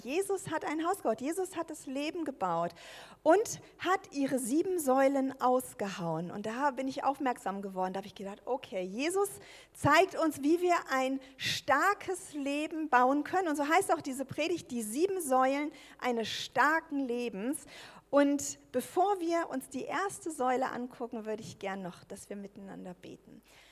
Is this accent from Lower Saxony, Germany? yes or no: yes; Wunstorf, Lower Saxony, Germany; ich komme aus Wunsdorf, das ist in der Nähe von Hannover, falls es jemand kennt, aus der K21.